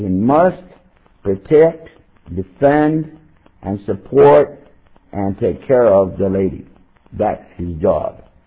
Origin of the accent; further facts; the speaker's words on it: Texas, United States; I'm from Texas. We can't help it.